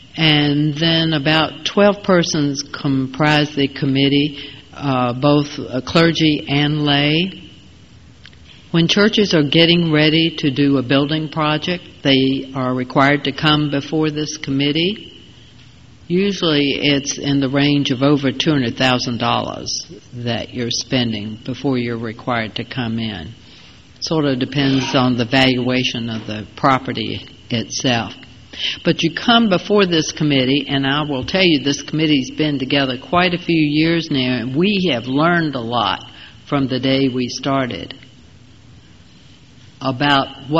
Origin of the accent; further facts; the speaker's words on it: Virginia, United States; I was brought up in the Tidewater area.